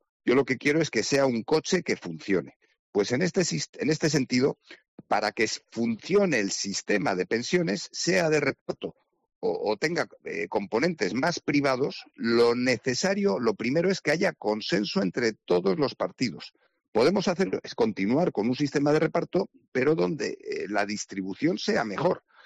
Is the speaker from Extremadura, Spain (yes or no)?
yes; Extremadura, Spain; en parte porque somos vecinos de Portugal y a Portugal se llega a través de Extremadura